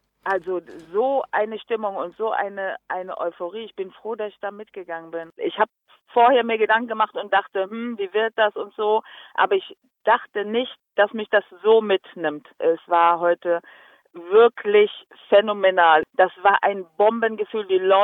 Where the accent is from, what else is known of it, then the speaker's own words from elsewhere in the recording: Cologne, North Rhine-Westphalia, Germany; weil ich mich mit Köln sehr verbunden fühle. Ich bin Kölnerin, das sage ich auch immer gerne und ich liebe Köln.